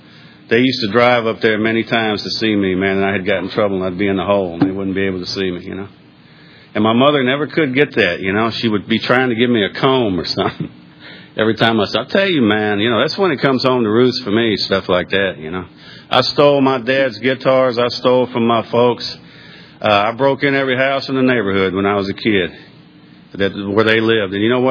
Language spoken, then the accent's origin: English; Georgia, United States; I mean, I'm in Georgia, right? I grew up in Georgia.